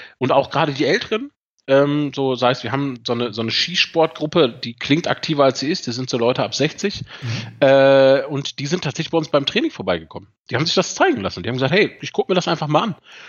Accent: North Rhine-Westphalia, Germany; now in Heidelberg, Germany; Also ich habe Borussia Dortmund-Fan durch Geburt quasi, komme aus dem Ruhrgebiet, komme aus der Nähe von Dortmund und bin dann, als ich nach Heidelberg gezogen bin

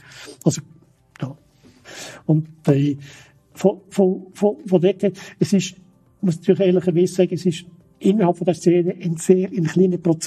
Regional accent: Switzerland; man muss sich ein bisschen schämen als Schweizer.

